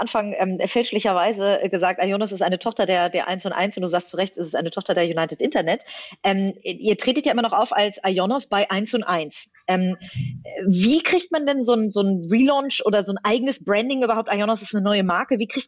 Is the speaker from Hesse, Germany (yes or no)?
no; Hamburg, Germany; Als Hamburgerin kann ich das nur hochhalten.